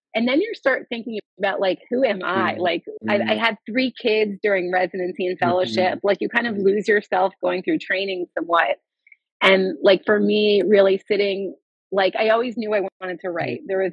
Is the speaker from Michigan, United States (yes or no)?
no; Florida, United States; My husband's a radiologist too, actually, and we work together, and we grew up in South Florida, and we met up here in residency.